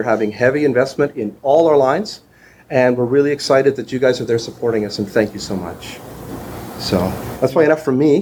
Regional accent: Canada; I mean, I grew up in Canada, and the shipping even from the U.S. is horrible.

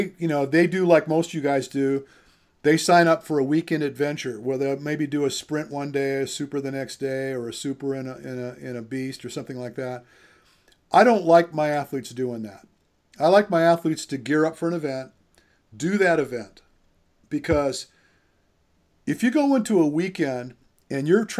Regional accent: Michigan, United States; And I'm from Michigan, by the way.

